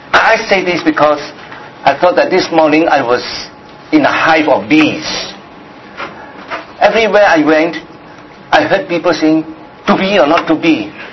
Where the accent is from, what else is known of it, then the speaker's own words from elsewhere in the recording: Penang, Malaysia; Many were asking me where I was from. They thought that I was from Singapore or somewhere else. I'm from Penang. So I welcome you all to Penang.